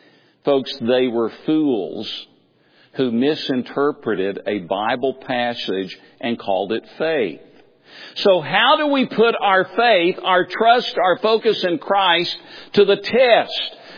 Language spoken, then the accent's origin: English; Tennessee, United States; I grew up in East Tennessee, and we still, because of the isolation of the mountains, we still have a lot of old English Elizabethan expressions.